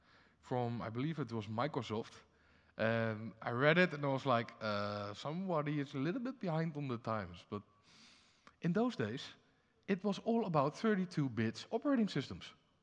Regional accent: Netherlands; So for the people that don't know me … from the Netherlands, Windows PowerShell MVP, work at eVision Software.

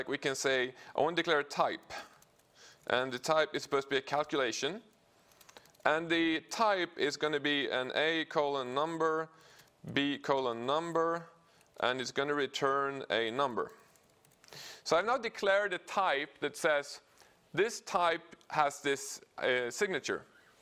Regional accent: Sweden; I'm from Sweden. You should be happy I'm not going bork, bork, bork and look like a little chef.

